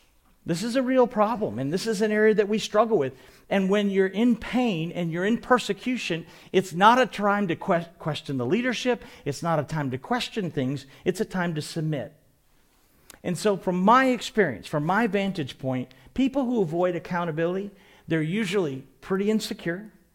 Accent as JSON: {"language": "English", "region": "Maine", "country": "United States", "tie": "born or raised there", "said": "I grew up in New England, in Maine, and when my wife, who grew up in Alabama, would go see my family"}